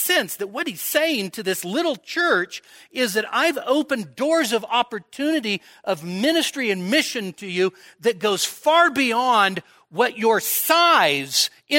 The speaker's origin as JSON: {"language": "English", "town": "Sacramento", "region": "California", "country": "United States", "tie": "born or raised there", "said": "I grew up in Sacramento. You get on Highway 50 and you go from where I live, Citrus Heights, you head west."}